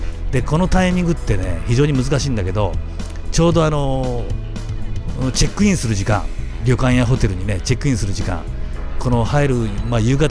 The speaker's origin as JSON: {"language": "Japanese", "region": "Yamaguchi", "country": "Japan", "said": "自分が山口出身だからって別に宣伝するつもりはみじんもないんだけど"}